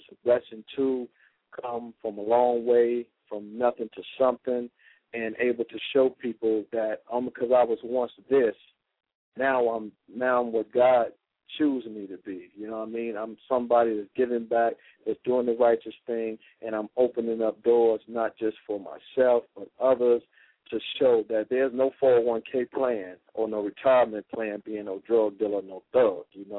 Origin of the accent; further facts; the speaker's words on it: Detroit, Michigan, United States; like I say, you know, I'm from Detroit, Brother Jackson